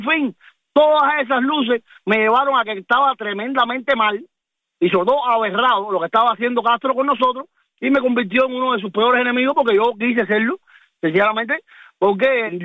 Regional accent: Valle Grande, Cuba; moved away as an adult; desde el año 2016 que yo salí de Valle Grande para acá, Cuba ha dado un cambio tan brusco en ese orden de cosas.

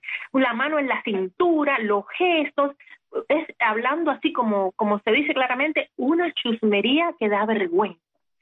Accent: Cuba; cuando algunas personas hablan conmigo y se enteran que soy cubana, a mí y a mis amigas se lo hacen, ¿cubana? ¿Que tú eres cubana? La gente no me cree. No, porque es que tú no hablas como cubana. Y yo me siento cubana 100%.

